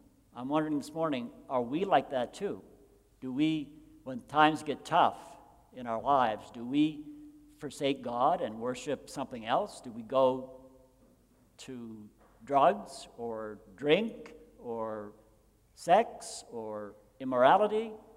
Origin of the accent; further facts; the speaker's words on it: Maine, United States; Now, we're from Maine, so we know that a lot of farmers around, and you need rain.